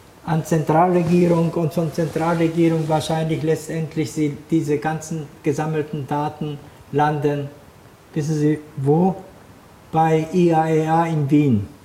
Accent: Japan; jedes kleine Kind bei uns in Japan weiß ja selbst, weil diese kleinen Schulkinder in Japan auch jedes Jahr regelmäßig in ihren Schulen sogar Training bekommen.

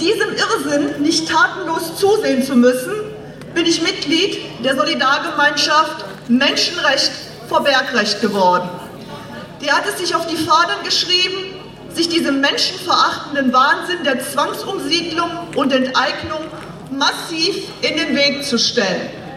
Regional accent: Wanlo, North Rhine-Westphalia, Germany; Ich bin 57 Jahre alt und ich lebe seit meiner Geburt in Wandlow, einem sogenannten Grubenranddorf am Tagebau Garzweiler 2. Ich bin dort in meinem Heimatdorf tief verwurzelt

